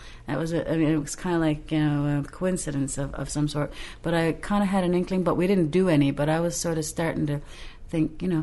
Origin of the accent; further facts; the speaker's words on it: Grand Falls, Newfoundland and Labrador, Canada; born there; I was born in Grand Falls, Newfoundland.